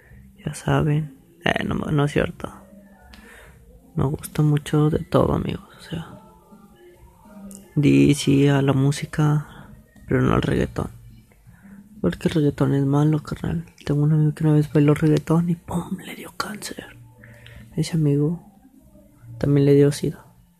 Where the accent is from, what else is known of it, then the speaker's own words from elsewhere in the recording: Nuevo León, Mexico; Pues soy de Nuevo León, por si no se han dado cuenta.